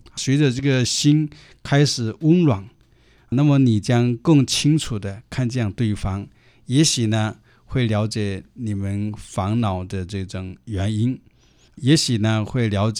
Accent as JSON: {"language": "Chinese", "country": "China", "said": "我们中国人一句话讲说，祸从口出啊，言多必死。"}